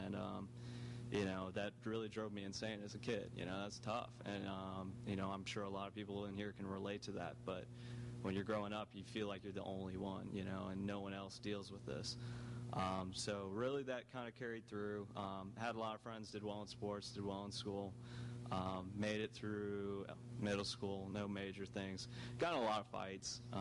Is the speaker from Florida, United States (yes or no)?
yes; Lutz, Florida, United States; So I grew up in Lutz.